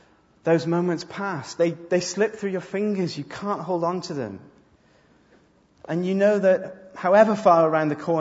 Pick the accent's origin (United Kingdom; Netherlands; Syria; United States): United Kingdom; Wales; I'm Welsh and daffodils are kind of our national flower